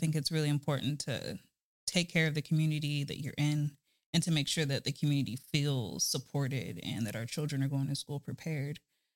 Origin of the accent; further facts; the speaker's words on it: St. John's, United States; I am, yeah. I grew up in St. John's.